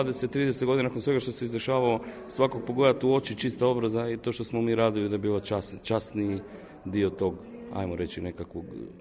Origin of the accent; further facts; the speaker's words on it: Pula, Istria County, Croatia; Ja u svom životu, cijelom rođen sam u Puli